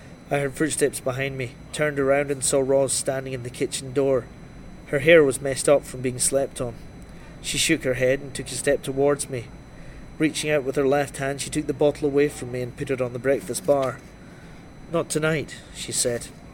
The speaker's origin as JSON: {"language": "English", "region": "Scotland", "country": "United Kingdom", "tie": "born or raised there", "lives_now": "Dundee, United Kingdom", "said": "I didn't grow up in Dundee. No, I grew up in Fife, which is across the water from Dundee. So that's very country living, across in Fife. In 1998, I went to university in Dundee. So I've been there about 12 years now."}